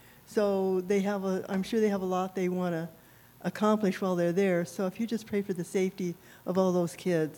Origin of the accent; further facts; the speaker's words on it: Long Beach, California, United States; my two brothers and my two sister-in-laws, we all grew up together in Long Beach also.